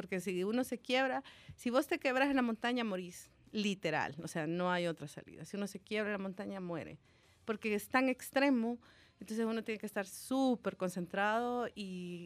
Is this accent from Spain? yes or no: no; El Salvador; somos las dos latinas que vamos. Las dos seríamos la primera vez, ella es de Uruguay y yo de El Salvador.